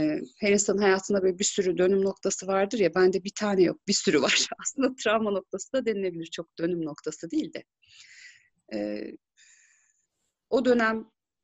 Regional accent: Batıkent, Ankara, Turkey; İşte sonra Batıkent'te taşındık. Batıkent'te büyüdüm aslında kısmen. Batıkent İlköğretim Okulu'na gittim.

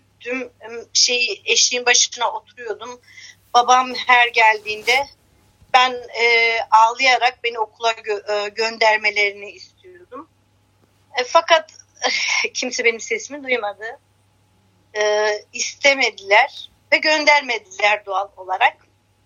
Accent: Amasya, Turkey; Amasya'nın bir köyünde dünyaya geldim. İşte herkes gibi ben de köyde nasıl büyülüyorsa ben de o şekilde büyüdüm. İlkokulu köyde okudum.

